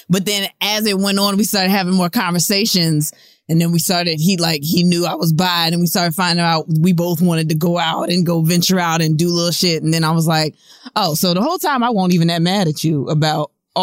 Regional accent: Virginia Beach, Virginia, United States; In Virginia Beach.

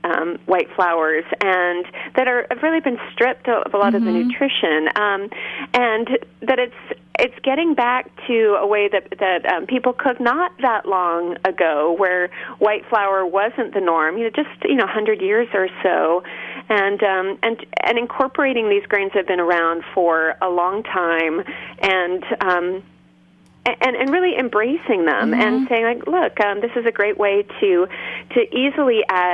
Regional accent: Berkeley, California, United States; I grew up in Berkeley, California

